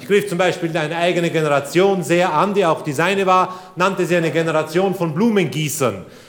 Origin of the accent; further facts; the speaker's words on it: Vienna, Austria; born there; Etwa 13 Jahre, nachdem ich in meiner Geburtsstadt Wien wieder aufgetaucht war